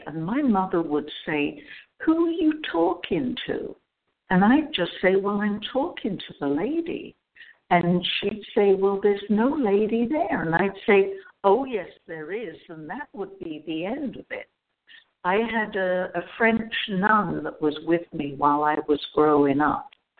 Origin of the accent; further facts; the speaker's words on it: Somersham, East of England, United Kingdom; born there; where I was born in Cambridge, in a place called Somersham.